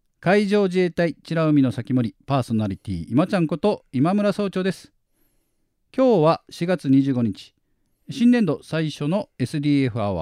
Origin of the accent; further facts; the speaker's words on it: Nagasaki, Japan; now in Okinawa, Japan; 出身はね、長崎県長崎市ですが、まあ、人生の半分以上を沖縄で過ごしているので、もううちなんちゅうですね。